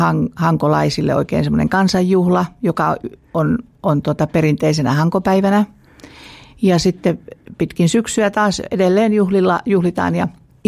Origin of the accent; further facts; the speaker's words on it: Ylivieska, North Ostrobothnia, Finland; siellä lapsuuteni Ylivieskassa